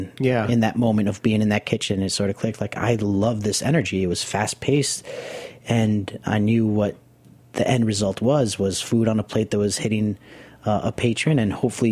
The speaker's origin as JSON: {"language": "English", "country": "Nicaragua", "tie": "born or raised there", "said": "growing up in Nicaragua, you know, after being born here in the city and living down there for 5 years"}